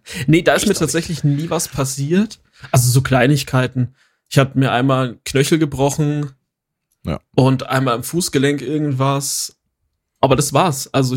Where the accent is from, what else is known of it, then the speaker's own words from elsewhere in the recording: Bavaria, Germany; Aus so einem kleinen, süßen Dorf. Nee, es ist eigentlich eine Stadt. Mit so, ich glaube, 8000 Einwohnern, ganz, ganz oben in Bayern, so an der Grenze zu Thüringen.